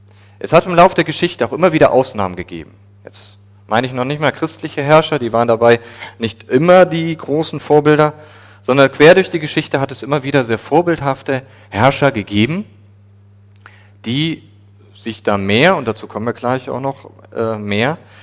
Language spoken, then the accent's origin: German; Germany; Das haben wir als Deutsche sehr deutlich zu spüren bekommen